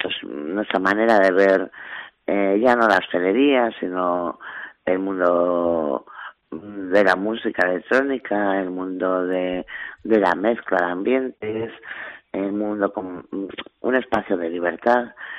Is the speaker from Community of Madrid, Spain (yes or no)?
yes; Madrid, Community of Madrid, Spain; moved away as an adult; now in A Coruña, Spain; Bueno, sí, llevo a Coruña a finales del 82... soy de Madrid, ya llevo aquí muchísimos años